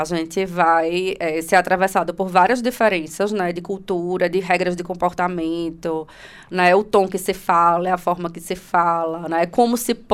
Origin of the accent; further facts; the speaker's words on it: Recife, Pernambuco, Brazil; accent: Northeastern Brazilian; De onde você vem? Ah, é do Nordeste, né? O sotaque. Né? Então, assim, isso é algo que fica muito marcante. Enquanto que em Recife eu não era, assim, identificada por isso.